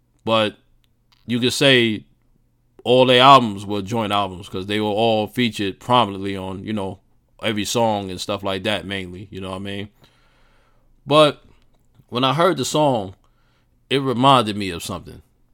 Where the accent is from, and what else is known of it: Jamaica, Queens, New York, United States